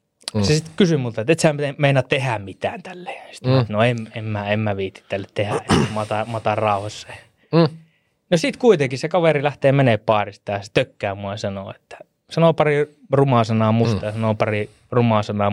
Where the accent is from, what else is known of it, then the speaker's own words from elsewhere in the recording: Äänekoski, Central Finland, Finland; sä tiedät, että me ollaan Äänekoskelta